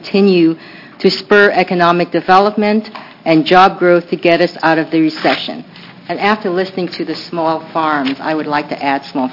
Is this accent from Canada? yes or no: no; Sandy, United States; I would like to share a story of a small business owner in my hometown of Sandy.